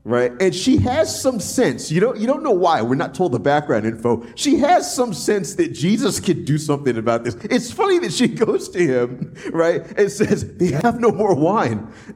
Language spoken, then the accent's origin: English; the South, United States; Woman, I don't know about you, but I'm from the South.